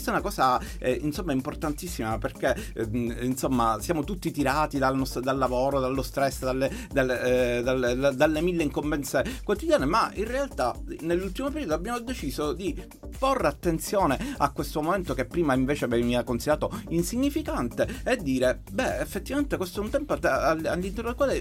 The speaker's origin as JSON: {"language": "Italian", "region": "Sicily", "country": "Italy", "said": "che noi non ci raccontiamo in quanto siciliani intorno a questo dolce"}